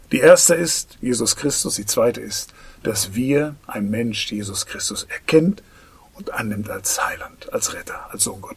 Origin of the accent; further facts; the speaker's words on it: Soest, North Rhine-Westphalia, Germany; in Soest, in Dairingsen, wo ich aufgewachsen bin.